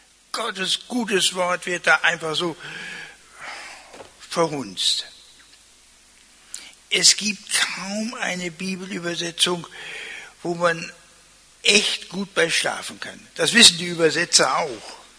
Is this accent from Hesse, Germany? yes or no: no; Lower Saxony, Germany; Als Ostfriese müsste ich sagen, Moin sagen.